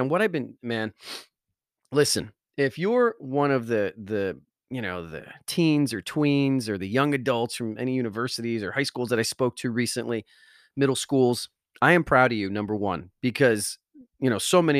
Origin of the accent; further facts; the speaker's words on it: Wallington, New Jersey, United States; I grew up on Locust Ave in Wallington, New Jersey, the street named after a bug, okay?